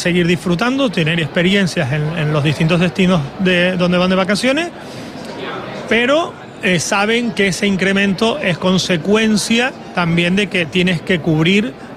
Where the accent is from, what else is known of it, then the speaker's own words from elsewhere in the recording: Tenerife, Canary Islands, Spain; Sigo siendo de Tenerife